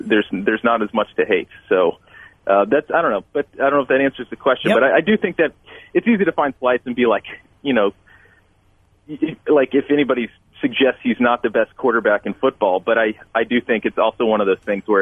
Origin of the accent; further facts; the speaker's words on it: Kansas City, United States; And I said, "Yeah, I'm from Kansas City."